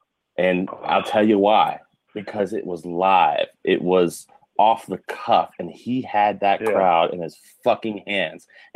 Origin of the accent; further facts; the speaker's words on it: Virginia, United States; I grew up in Virginia.